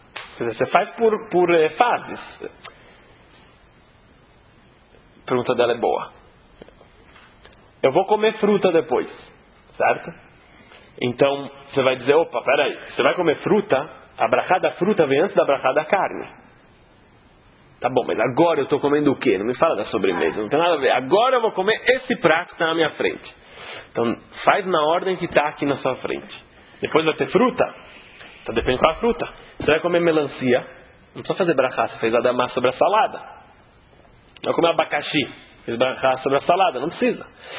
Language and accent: Portuguese; Brazil; Mas eu como arroz, como um bom brasileiro, como arroz com feijão.